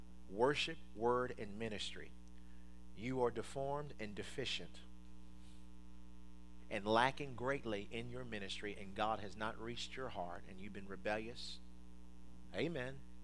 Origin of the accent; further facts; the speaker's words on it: Washington, District of Columbia, United States; The church that I grew up with in Washington, D.C.